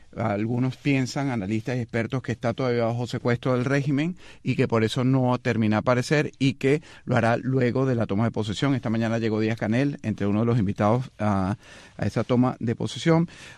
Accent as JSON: {"language": "Spanish", "country": "Venezuela", "said": "y como venezolano también lo puedo decir"}